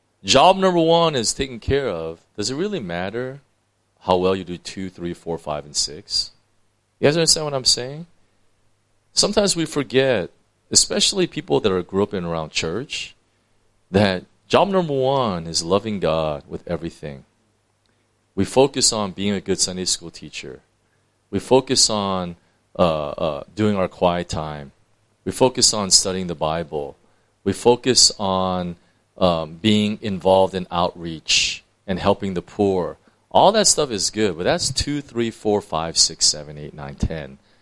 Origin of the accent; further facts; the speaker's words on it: California, United States; now in Hong Kong; I'm from California. I used to be really chill and relaxed. Now that I'm in Hong Kong, I walk so fast